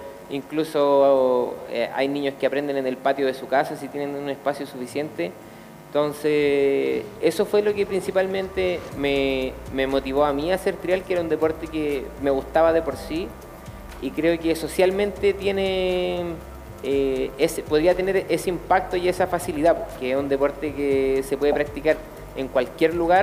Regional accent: Los Morros, Santiago Metropolitan Region, Chile; Yo iba en un colegio público de la comuna El Bosque, con alto riesgo social. Yo me crié en Los Morros, no sé si alguien conoce Los Morros, que es un lugar altamente estigmatizado por la precariedad social.

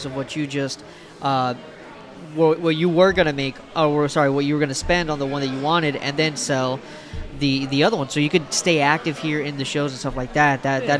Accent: Florida, United States; I can't know anything about that because I'm from Florida.

